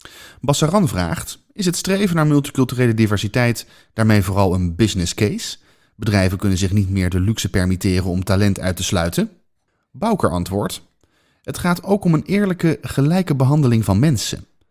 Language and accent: Dutch; Amsterdam, North Holland, Netherlands; born there; mijn ouders hebben een Surinaamse achtergrond. Ze kwamen in Nederland studeren en zijn hier blijven wonen. Ik ben in Amsterdam geboren, in de Indische buurt.